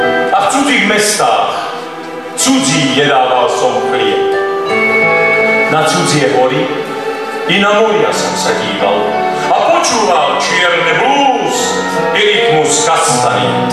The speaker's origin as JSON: {"language": "Slovak", "town": "Banská Bystrica", "region": "Banská Bystrica Region", "country": "Slovakia", "tie": "born or raised there", "also_born_or_lived": "Trnava", "said": "Aj keď tu bolo povedané, že som sa narodil v Trnave, ale tam som sa len narodil. Celý čas sa hlásim a vyrastal som v krásnej Banskej Bystrici. A celé to okolie, nielen to hore Hronie, ale aj to Podpoľanie je naozaj môjmu srdcu veľmi blízke."}